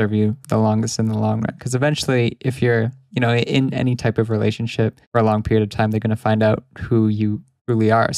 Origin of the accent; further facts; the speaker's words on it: West Coast, Canada; Yeah, West Coast, which means it's 2 p.m. for me